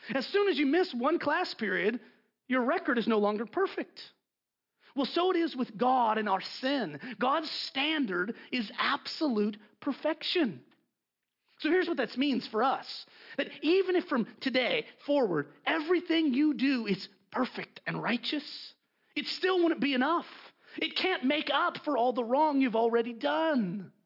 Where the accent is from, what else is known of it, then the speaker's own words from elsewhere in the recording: California, United States; again, I grew up in Southern California, big population, lots of people there.